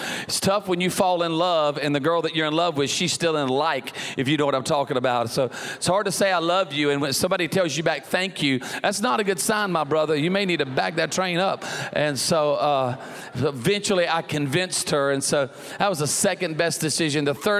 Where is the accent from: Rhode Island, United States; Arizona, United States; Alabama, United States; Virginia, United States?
Alabama, United States; And I'm from Alabama.